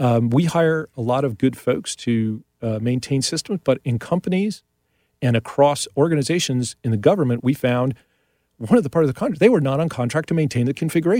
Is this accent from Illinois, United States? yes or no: no; New York, United States; I grew up in New York.